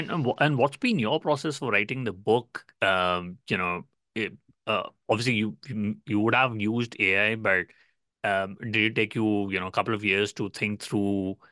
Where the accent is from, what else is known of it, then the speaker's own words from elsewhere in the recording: India; accent: Indian; So my apologies for my Indian accent if I'm not, you know, that's what my accent is.